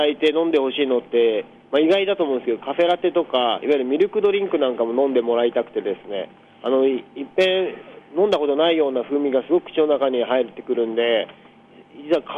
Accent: Sengawa, Tokyo, Japan; あのこの仙川出身ということで、まあ、いつか仙川でお店をやりたいなと思っていて、まあ、こんな早く帰ってくる予定ではなかったんですけど、一応まあ帰らせてもらって

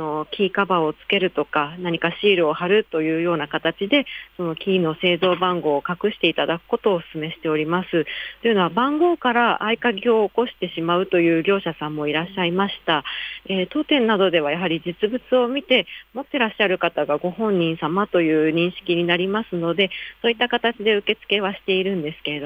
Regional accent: Chofu, Tokyo, Japan; 調布はですね、まあ、私が生まれ育ったということもあってかなり愛着はあるんですが、

